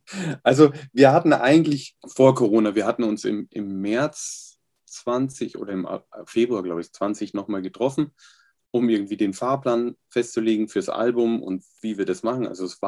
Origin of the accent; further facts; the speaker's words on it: Regensburg, Bavaria, Germany; zwar nie in Regensburg gewohnt, aber ich war zumindest für Musikleistungskurs vom Müller-Gymnasium in Regensburg. Also ich komme aus der Ecke.